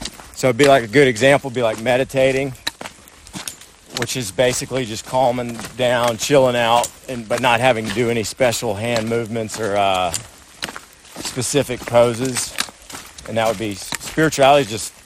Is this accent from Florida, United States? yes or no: yes; Tallahassee, Florida, United States; From Tallahassee, Florida.